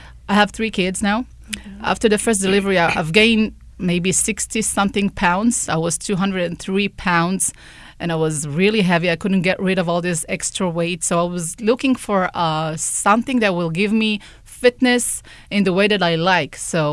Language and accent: English; Israel; I'm originally from Israel, and I used to take it in the university.